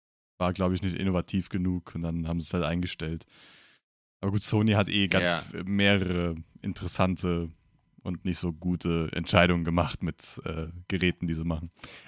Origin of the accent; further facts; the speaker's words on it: Germany; Wir sind aber auch als Deutsche sehr verwöhnt bei der Synchronisationskultur.